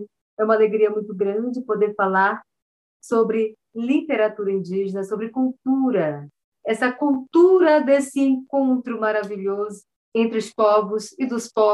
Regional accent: São Paulo de Olivença, Amazonas, Brazil; also born or lived in Belém de Solimões; São Paulo de Olivença, que foi a maior aldeia do povo Cambeba antes de virar município. Lá eu me criei

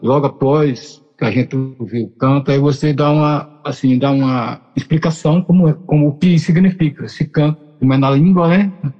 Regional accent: Alagoas, Brazil; sou de Alagoas, né?

